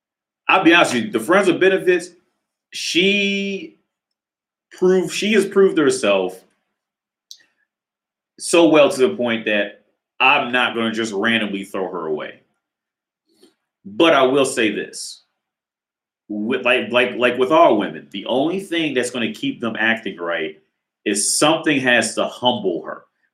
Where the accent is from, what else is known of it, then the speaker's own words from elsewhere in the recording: United States; now in Czech Republic; it could just simply be because I'm from America and I'm in Czech Republic.